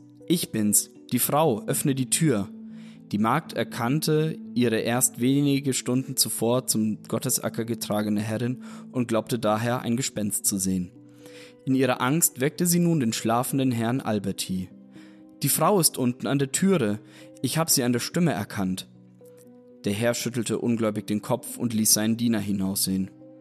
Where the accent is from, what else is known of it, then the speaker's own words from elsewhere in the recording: Nuremberg, Bavaria, Germany; Als Nürnberger, und mir sagt das jetzt gerade nichts